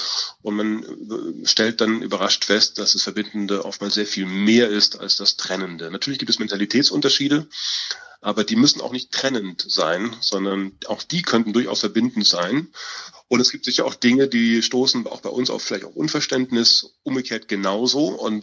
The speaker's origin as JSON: {"language": "German", "country": "Germany", "said": "ich laufe halt hier rum und komme aus Jerusalem, bin Deutscher und mache hier ein paar Fotos."}